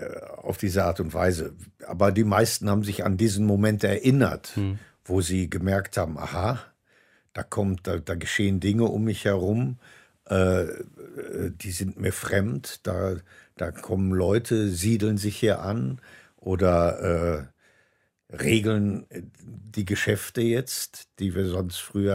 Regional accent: North Rhine-Westphalia, Germany; now in Cologne, Germany; ich als Urwessi, als Rheinländer oder Ruhrgebietler, ich lebe ja in Köln

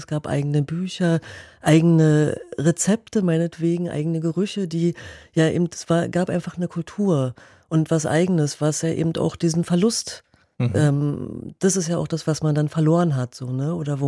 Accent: Berlin, Germany; Ich bin selber auch direkt an der Mauer aufgewachsen

